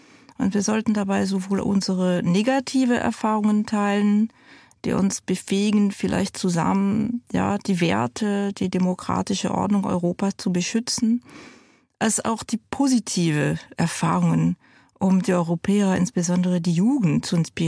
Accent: France; Also ich bin in Frankreich aufgewachsen. Bis zu meinem 10. Lebensjahr ging ich auch in die örtliche französische Grundschule in diesem Dorf

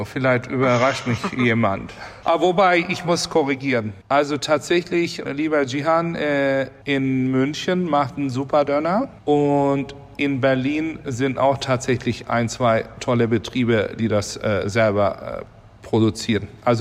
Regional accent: Istanbul, Turkey; Also ich sag mal so, ich bin auch in Istanbul aufgewachsen.

